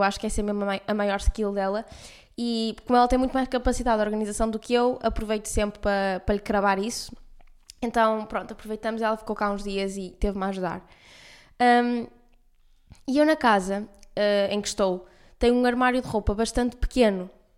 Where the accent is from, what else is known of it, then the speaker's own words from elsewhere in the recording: Porto, Portugal; Também os meus pais estão a morar no Porto, portanto, eu sou do Porto, não é?